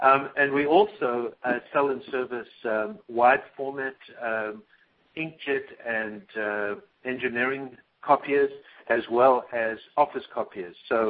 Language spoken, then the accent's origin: English; South Africa; moved away; That's when I came over from South Africa and was very, very fortunate to be in at the ground floor of the wide format industry.